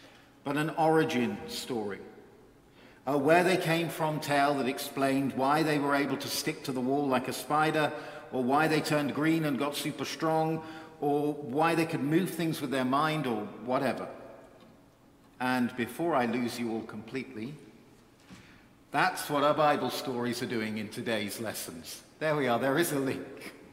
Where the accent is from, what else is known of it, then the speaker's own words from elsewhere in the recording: South West England, United Kingdom; I grew up on Marvel comic books. Not a widespread obsession among preteens in England in the 1970s and 80s, but if you were persistent, a trip from our little rural town in Devon to the nearest city of Exeter yielded a stash of comics